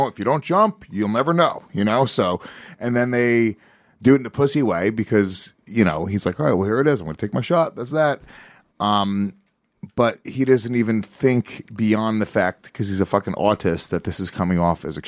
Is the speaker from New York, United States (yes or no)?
yes; New York, United States; especially like being New Yorkers.